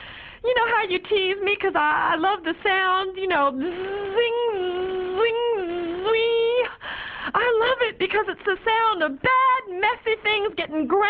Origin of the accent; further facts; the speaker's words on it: Georgia, United States; now in Virginia, United States; And growing up in Georgia seems the same as now here in Virginia. Of course, when I moved up here, I thought Virginia was full of Yankees.